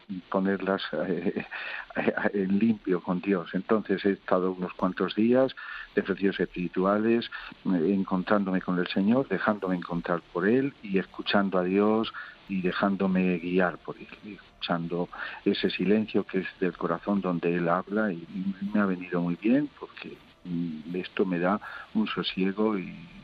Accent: Villanueva de Alcaudete, Castilla-La Mancha, Spain; mi pueblo, es el patrono, San Jorge, Villanueva de Alcaldete

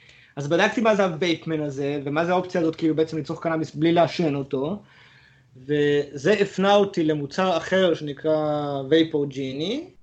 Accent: Ashkelon, Southern District, Israel; אני גדלתי באשקלון, זה היה מאוד מאוד נוכח בסביבה

